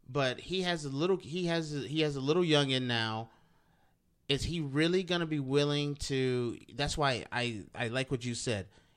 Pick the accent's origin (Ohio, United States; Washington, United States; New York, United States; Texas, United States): Ohio, United States; I'm from Ohio. I'd just go home in the wintertime.